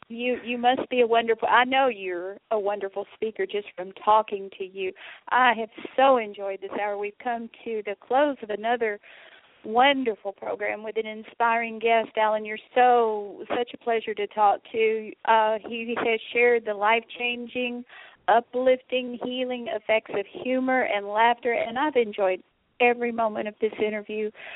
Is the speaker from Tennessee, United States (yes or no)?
yes; Memphis, Tennessee, United States; because I'm from Memphis, Tennessee